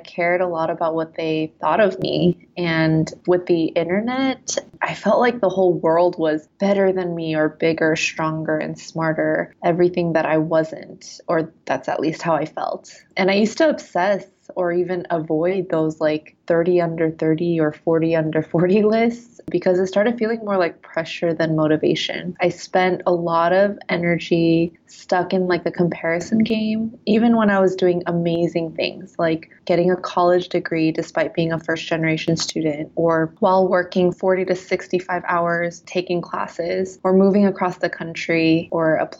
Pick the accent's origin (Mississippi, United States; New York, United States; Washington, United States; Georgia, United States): Georgia, United States; now in San Francisco, United States; I'm new to the Bay Area. I just moved here just a year ago, and I'm coming from the South in Georgia.